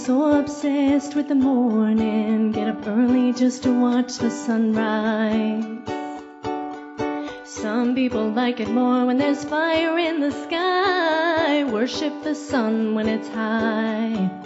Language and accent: English; St. John's, Newfoundland and Labrador, Canada; I'm from St. John's, Newfoundland.